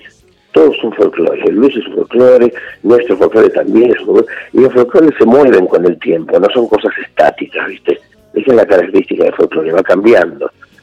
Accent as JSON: {"language": "Spanish", "country": "Argentina", "said": "Nosotros somos, sí, somos argentinos y absorbemos todo lo que viene de afuera"}